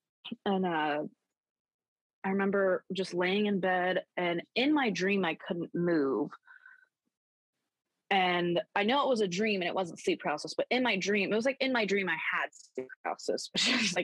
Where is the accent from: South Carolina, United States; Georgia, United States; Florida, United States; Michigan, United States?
Florida, United States; also born or lived in North Carolina; I'm from Florida, moved to North Carolina, and then at this point I moved back to Florida.